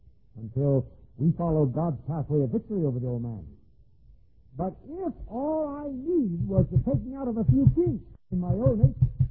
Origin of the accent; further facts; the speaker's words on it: Jacksonville, Florida, United States; born there; as when I was born in Jacksonville, Florida.